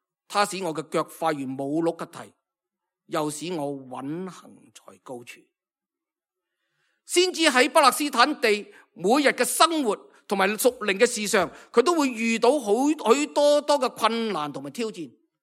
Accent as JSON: {"language": "Cantonese", "country": "Hong Kong", "tie": "born or raised there", "said": "我哋睇到我哋所生活嘅香港越嚟越，我哋越嚟越对佢陌生，越嚟越觉得呢个地方我哋系生于斯、长于斯、老于斯，可能死于斯嘅地方"}